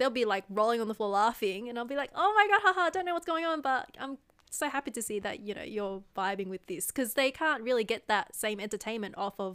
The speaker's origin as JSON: {"language": "English", "region": "Southern Vietnam", "country": "Vietnam", "accent": "Southern Vietnamese", "said": "my accent's more close to people from the south of Vietnam."}